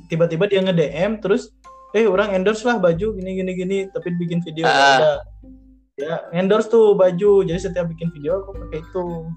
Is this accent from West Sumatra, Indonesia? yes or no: no; Jampang, West Java, Indonesia; buat wah ini saya dari Jampang loh